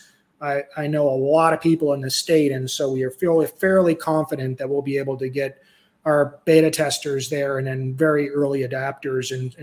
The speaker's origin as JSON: {"language": "English", "region": "Southeast", "country": "United States", "tie": "born or raised there", "said": "I grew up in the Southeast."}